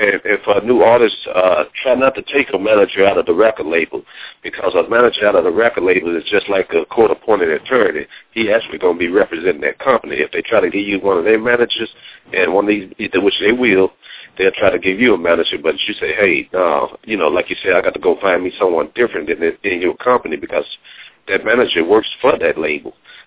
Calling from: Dallas, Texas, United States; calling out of Dallas, Texas.

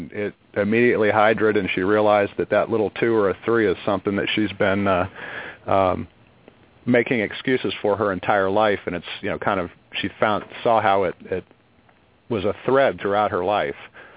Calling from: Jacksonville, Florida, United States; Hey, Michelle. … from Jacksonville.

